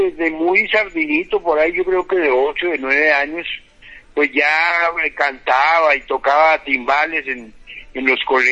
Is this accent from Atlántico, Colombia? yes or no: no; Cali, Valle del Cauca, Colombia; born there; also born or lived in Medellín / Bogotá; nací en Cali, pero prácticamente estuve en otras ciudades, ¿no? Como Medellín, Bogotá. Después, cuando ya hacemos la … entonces me voy a radicar a la ciudad de Cali.